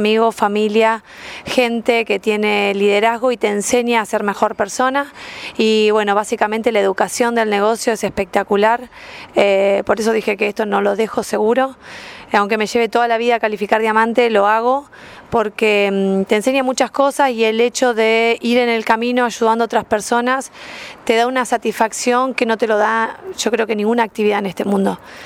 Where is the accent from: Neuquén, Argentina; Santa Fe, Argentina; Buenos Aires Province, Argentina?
Santa Fe, Argentina; Rosario; soy de Rosario, yo tengo 40 años recién cumplidos.